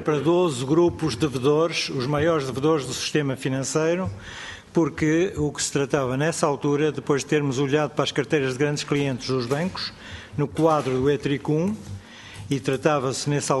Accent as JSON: {"language": "Portuguese", "region": "Norte", "country": "Portugal", "said": "Eu gostaria de dizer que no Norte, eu sou do Norte"}